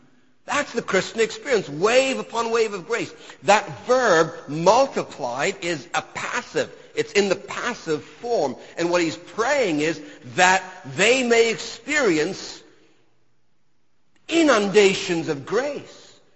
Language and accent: English; Ontario, Canada; We live in Canada. We live in this country. We're Canadian citizens.